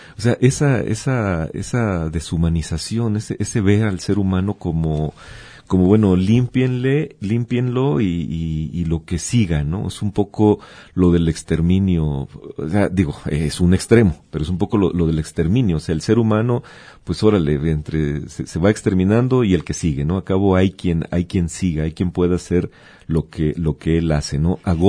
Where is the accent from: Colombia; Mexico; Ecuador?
Mexico; lo que molesta a los mexicanos, lo que nos molesta como mexicanos en lo de pasta de conchos